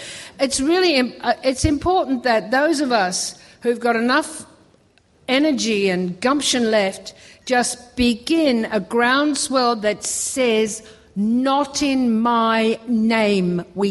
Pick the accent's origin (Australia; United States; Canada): Australia; And I say we because I'm Australian and we were there.